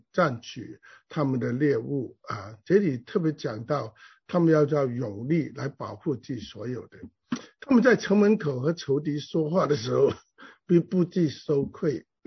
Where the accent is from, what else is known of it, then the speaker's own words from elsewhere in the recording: China; 所以求主帮助我们中国人还是要彼此鼓励，我们是不够强大，但我们需要强大